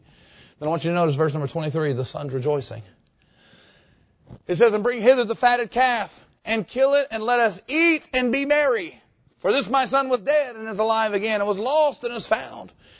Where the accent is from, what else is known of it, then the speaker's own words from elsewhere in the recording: Arkansas, United States; It's okay. I'm from Arkansas. I can make fun of people from Arkansas. I are one.